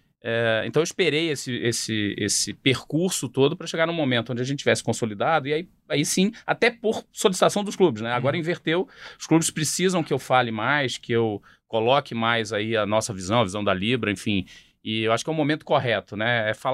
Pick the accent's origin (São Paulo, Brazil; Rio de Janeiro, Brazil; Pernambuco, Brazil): Rio de Janeiro, Brazil; sou carioca, nasci no Rio, então frequentando o Maracanã desde 5 anos de idade, 4 anos de idade.